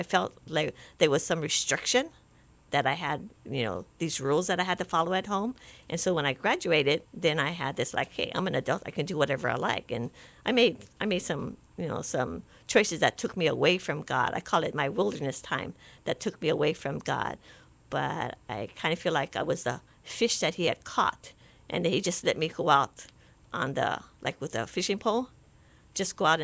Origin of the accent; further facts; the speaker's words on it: Waipahu, Hawaii, United States; And then we settled in Waipahu in 72.